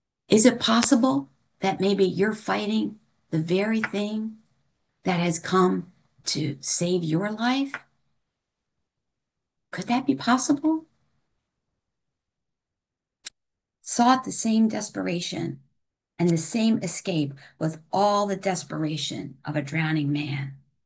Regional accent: Maryland, United States; And we were in Ocean City, Maryland. I'm originally from Maryland, at the beach.

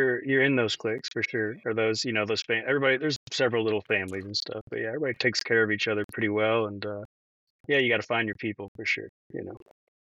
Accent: Texas, United States; also born or lived in Louisiana / Philadelphia; Yeah, I grew up in Texas, lived kind of all over. I was in Louisiana for 5 years after, you know, kind of my adult life side of things. Lived in Philadelphia

